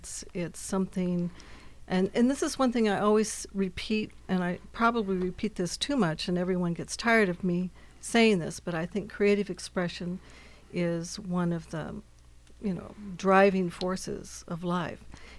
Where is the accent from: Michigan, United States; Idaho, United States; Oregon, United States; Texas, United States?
Oregon, United States; Astoria; that was almost my sole art experience growing up in Astoria.